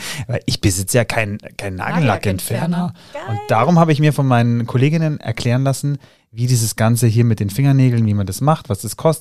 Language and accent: German; Switzerland; Ich bin auch Schweizer